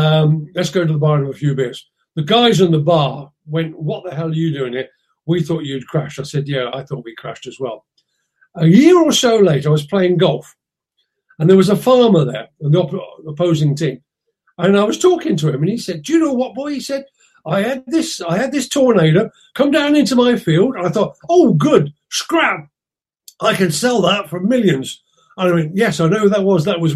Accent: United Kingdom; We're British. We want Concorde without the E.

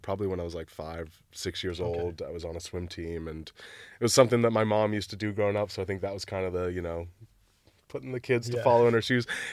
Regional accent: Brookline, Massachusetts, United States; You know, I grew up in Boston, Massachusetts, but more specifically, I grew up in Brookline, which is like a very nice town, super inclusive, lots of like out LGBT plus people from my school that I remember.

